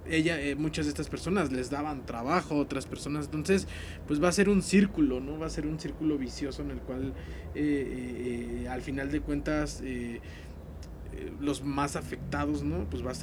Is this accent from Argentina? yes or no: no; Mexico; como México, como mexicanos, muchas veces, ¿no?